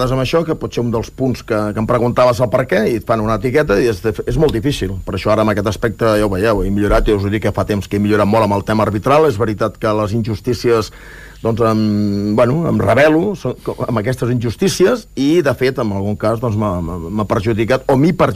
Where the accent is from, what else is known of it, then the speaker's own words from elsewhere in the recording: Tarragona, Catalonia, Spain; jo soc de mar, no? Jo vinc de mar, soc de Tarragona, vinc a Cambrils